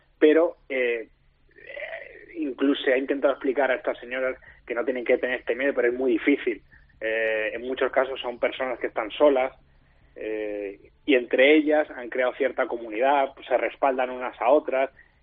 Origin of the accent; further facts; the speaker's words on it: Torremolinos, Andalusia, Spain; Yo soy de Torremolinos